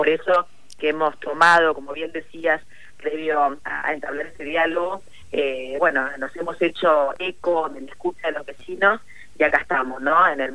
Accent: Argentina; Nosotros somos nacionalistas. Somos ante todo argentinos, amamos nuestra patria, amamos nuestro país, amamos nuestra soberanía.

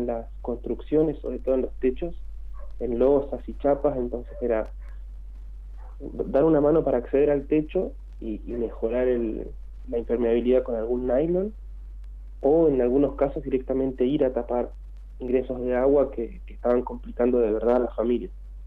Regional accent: Chos Malal, Neuquén, Argentina; para los que somos de Chosmalal

